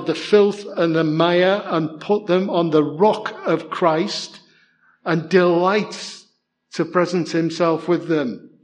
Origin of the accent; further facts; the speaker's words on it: Liverpool, North West England, United Kingdom; born there; My passport says that I was born in Liverpool.